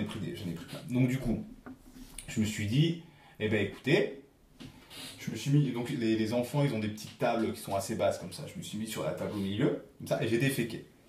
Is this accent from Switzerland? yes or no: yes; Switzerland; Parce que je suis suisse.